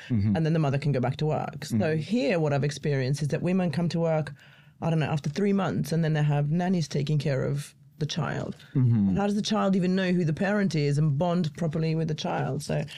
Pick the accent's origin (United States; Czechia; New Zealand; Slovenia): Slovenia; I'm from Slovenia, so Europe has this.